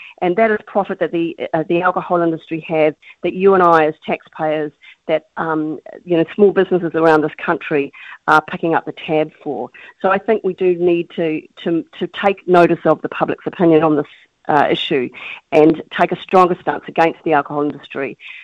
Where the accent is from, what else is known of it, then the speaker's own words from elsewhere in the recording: New Zealand; certainly the environment that I grew up in Aotearoa, we didn't have the marketing.